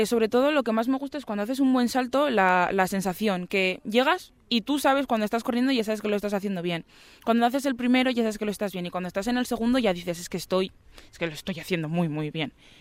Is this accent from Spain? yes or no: yes; Spain; soy una persona que se ha criado aquí, que llevo toda mi vida aquí, que soy española